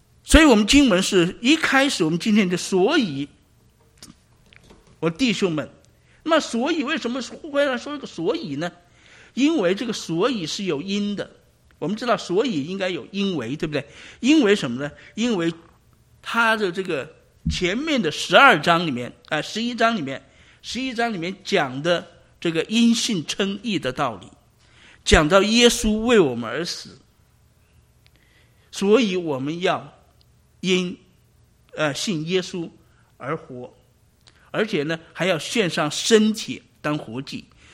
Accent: China; 因为我们在中国大陆这个背景成长，我们没有这个献祭的概念，对不对？

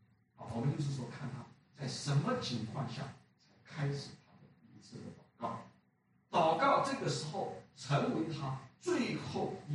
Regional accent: China; 我们中国人有句成语，不撞南墙不回头

